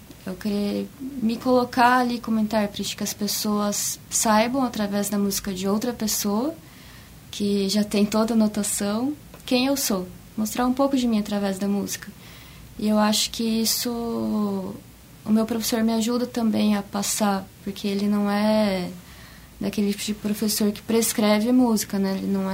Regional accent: Brazil; E também brasileiros, né? Eu gosto demais, sendo brasileira.

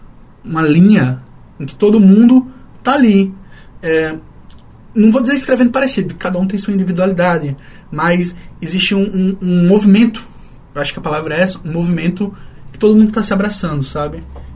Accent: Natal, Rio Grande do Norte, Brazil; eu sou nordestino, eu sou de Natal

